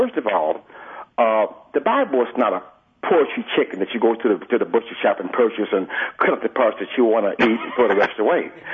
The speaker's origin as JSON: {"language": "English", "town": "Detroit", "region": "Michigan", "country": "United States", "said": "I'm from Detroit, Michigan. A lot of pastors these days in my community are driving Rolls Royces and Cadillacs and so on and so forth."}